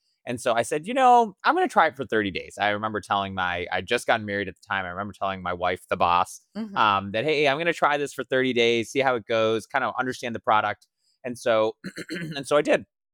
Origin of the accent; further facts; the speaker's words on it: India; And, you know, I'm Indian. My mom makes great Indian food.